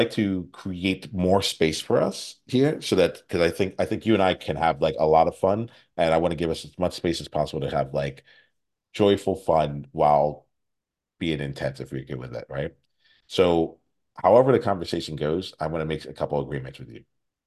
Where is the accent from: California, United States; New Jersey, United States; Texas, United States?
New Jersey, United States; I grew up in South Jersey. So there's more than one way to get to the Cherry Hill Mall